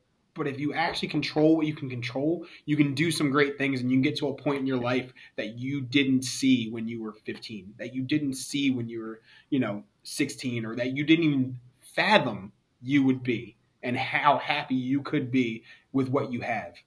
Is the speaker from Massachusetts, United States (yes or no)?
no; New Jersey, United States; so I went through that phase where I'm in my 20s, and I'm from New Jersey, and I'm down in Tallahassee, and y'all don't know me, and I'm tough.